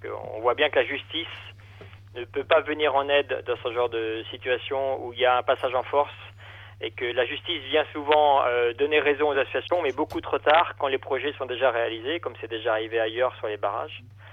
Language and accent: French; Gaillac, Occitanie, France; Moi, je suis de Gaillac, oui.